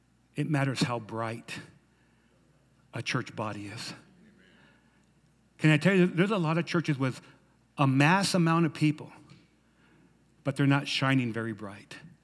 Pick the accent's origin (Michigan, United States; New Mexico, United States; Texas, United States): New Mexico, United States; Silver City; I remember being a kid coming from Silver City, right? From Highway 70, we come from Silver City, New Mexico